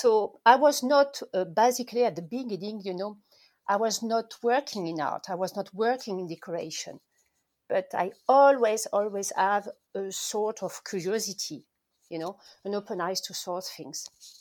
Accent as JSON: {"language": "English", "country": "France", "accent": "French", "second_language": "English", "said": "you notice I'm French. My accent is very French. So I apologize, first of all, for all the people who are listening, and I hope you will understand me."}